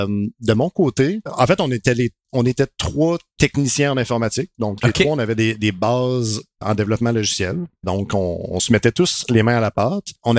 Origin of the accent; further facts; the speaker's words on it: Quebec City, Quebec, Canada; now in Montreal, Canada; Donc, je viens de Québec. J'ai déménagé à Montréal pour aller à l'ETS, l'École de technologie supérieure en ingénierie logicielle.